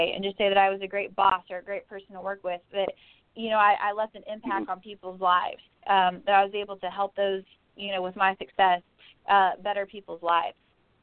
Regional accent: Bakersfield, California, United States; now in Nashville, United States; And I wrote a song probably about 3 months after I moved to town, called … after my hometown.

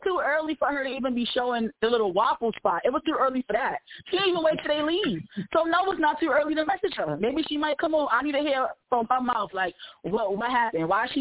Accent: New York, United States; I'm from New York, and girls set up people all the time.

